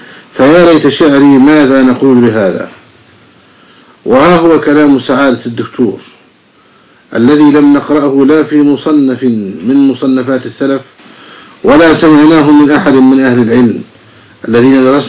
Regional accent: Egypt; في بلدنا مصر

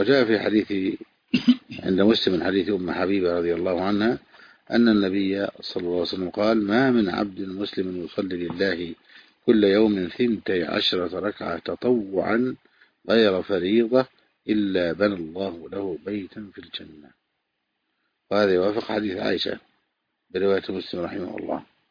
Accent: Egypt

